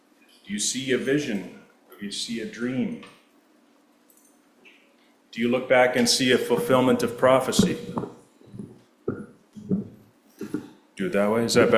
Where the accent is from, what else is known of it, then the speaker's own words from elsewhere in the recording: Ontario, Canada; even though I grew up in Waterloo County.